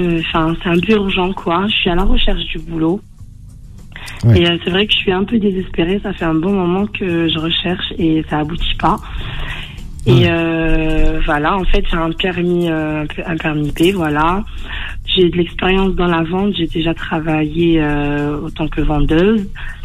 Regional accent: Paris, Île-de-France, France; Donc, je suis dans le 93, je suis de Paris, voilà.

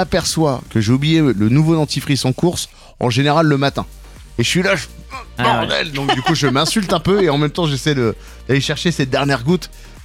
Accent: Grand Est, France; Et puis chez nous, c'est encore mieux, bien sûr, chez nous en Alsace.

